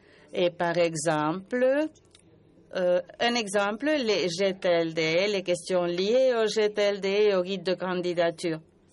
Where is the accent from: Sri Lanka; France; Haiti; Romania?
Romania; Moi, je viens de la Roumanie.